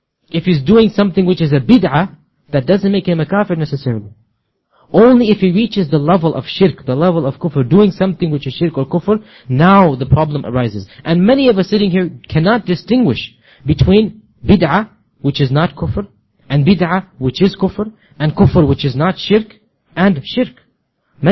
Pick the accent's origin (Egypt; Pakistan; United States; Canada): Pakistan